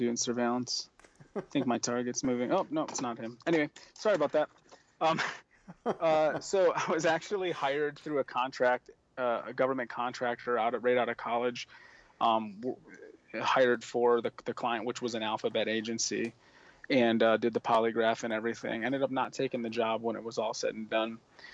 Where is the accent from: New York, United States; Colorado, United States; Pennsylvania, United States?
New York, United States; Buffalo; Yeah, so I grew up in Western New York, Buffalo, and went in the Army at 17